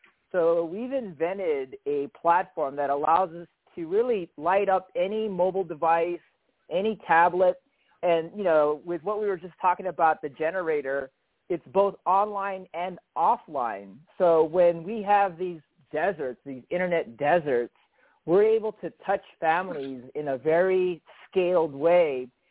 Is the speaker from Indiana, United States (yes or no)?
no; Los Angeles, California, United States; now in Chicago, United States; I was. I grew up in Los Angeles, but now I'm in Chicago, so I've given up the palm trees for snow.